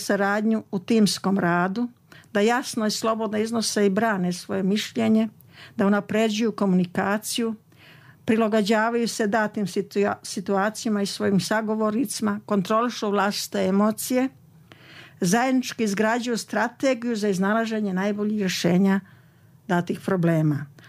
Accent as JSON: {"language": "Serbian", "region": "Republika Srpska", "country": "Bosnia & Herzegovina", "tie": "born or raised there", "said": "najviše sam radila na pisanju monografija vezani za moj zavičaj Zmijanje"}